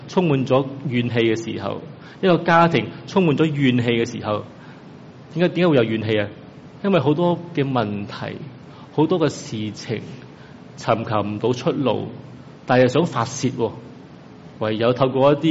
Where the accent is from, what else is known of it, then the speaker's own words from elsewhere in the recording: China; 我特別我中國人禮儀之邦啊